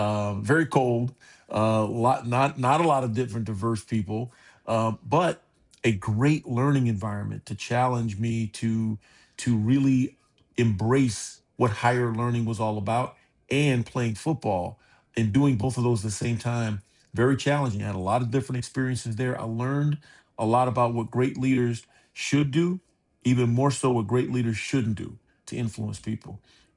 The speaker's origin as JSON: {"language": "English", "town": "Key West", "region": "Florida", "country": "United States", "said": "But I'm originally from Key West, Florida. A lot of people, when I tell them that, they don't think that people actually live there. They think it's just tourists go there. But there are people that live there."}